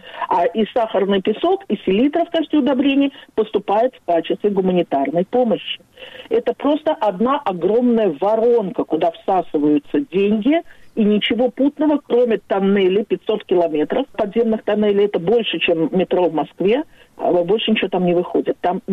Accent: Baku, Azerbaijan; now in Israel; Я из Баку, да. Да, я из Баку.

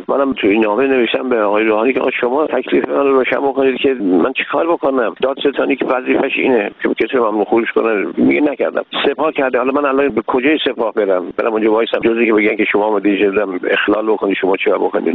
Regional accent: Iran; من یه ایرانی هستم

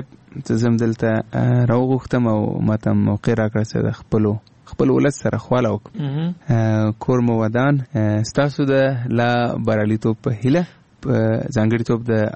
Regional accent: Afghanistan; وي ته د هندوستان یم نه زه افغان یم خو هندي ژبه ما زده کړې.

